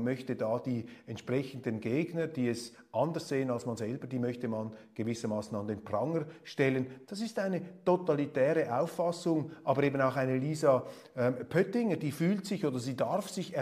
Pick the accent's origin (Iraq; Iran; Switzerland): Switzerland; Als Schweizer steht mir das ohnehin nicht zu, aber ich finde das doch bemerkenswert.